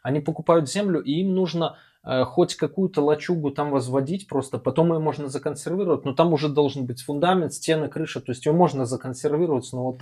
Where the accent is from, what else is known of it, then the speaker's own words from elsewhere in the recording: Belarus; now in Moscow, Russia; я же родом из Беларуси, но хотя живу здесь, в Москве, да.